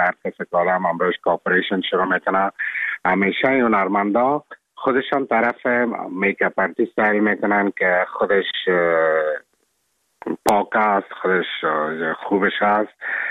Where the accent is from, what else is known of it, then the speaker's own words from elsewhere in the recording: Afghanistan; now in Czech Republic; من افغان هستم، از افغانستان هستم